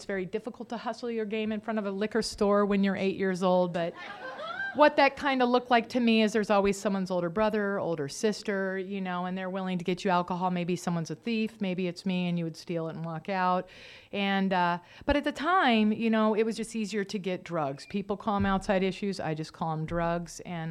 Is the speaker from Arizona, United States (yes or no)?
yes; Arizona, United States; also born or lived in Montana; I grew up in Arizona. There's not a whole lot to do there, so I ran, and I would do things. And we moved to Montana for a stint